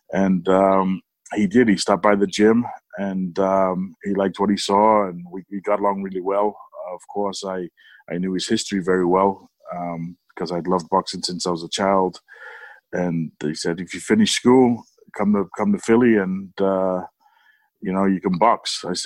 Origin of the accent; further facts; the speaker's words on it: Barrow-in-Furness, North West England, United Kingdom; I was born and raised in Cumbria, in Barrow-in-Furness area, a little village just outside of Barrow, which is a shipbuilding community.